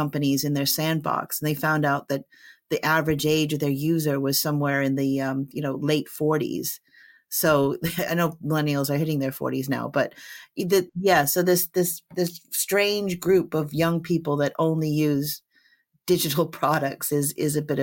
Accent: United States; I can say this because I'm American

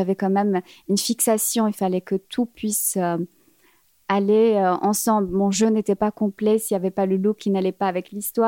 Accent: Algeria; born there; Oui, je suis née en Algérie dans les années 90.

